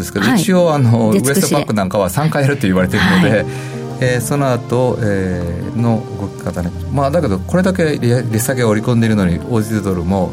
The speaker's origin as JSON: {"language": "Japanese", "region": "Kansai", "country": "Japan", "lives_now": "Tokyo, Japan", "said": "僕は関西の人間なんで、6月が梅雨で、7月はもう天候がいいと思ってるんですが"}